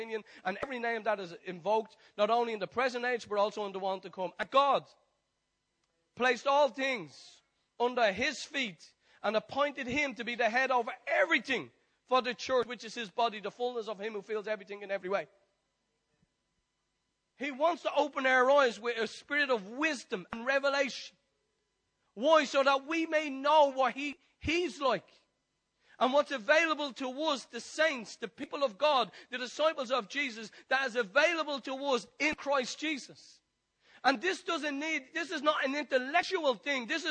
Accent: Ireland; But being Irish, you're doing that on the inside, aren't you?

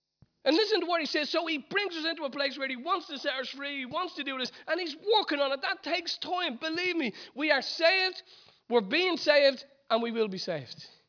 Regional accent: Ireland; there's anything that us Irish have to overcome, is the settling for. There's a passivity about us as Irish.

